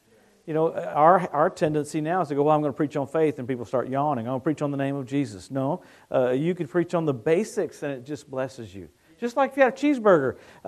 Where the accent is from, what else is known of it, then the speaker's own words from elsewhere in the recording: the South, United States; But you get me because we're from the South.